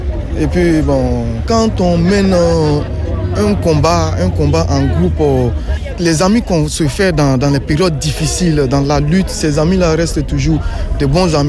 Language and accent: French; Côte d’Ivoire; moved away as an adult; now in France; Moi, je viens de la Côte d'Ivoire.